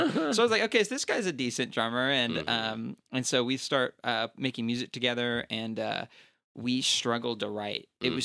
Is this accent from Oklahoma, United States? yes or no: yes; Oklahoma, United States; also born or lived in California / Fargo; so I was born in California. Oh, wow. Cool. And then we moved to Oklahoma, then moved to Fargo, and then moved back to the same house in Oklahoma. But I was back here by the time I was like 3 or 4.